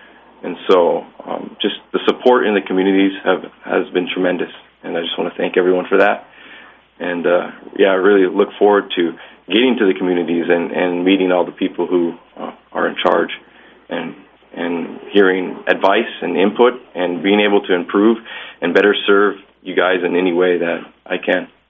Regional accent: Sand Point, Alaska, United States; I grew up in Sandpoint, Alaska, and fished there my whole life

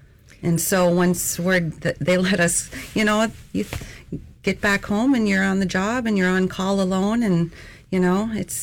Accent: Nelson Lagoon, Alaska, United States; I'm a chap from Nelson Lagoon.

